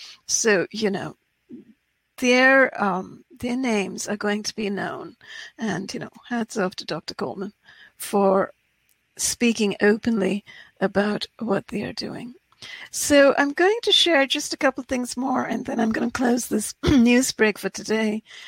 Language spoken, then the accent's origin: English; India; Dr. Soumya is from India, as I'm from India too.